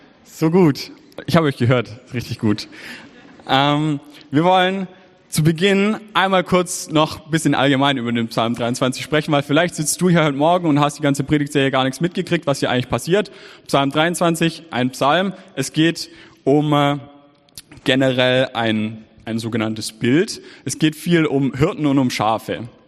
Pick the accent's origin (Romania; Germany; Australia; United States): Germany; Baden-Württemberg; ich bin Schwabe, ich glaube, man hört's.